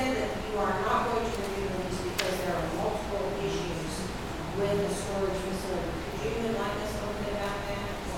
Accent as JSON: {"language": "English", "town": "Tulsa", "region": "Oklahoma", "country": "United States", "said": "Well, actually, I'm from Tulsa"}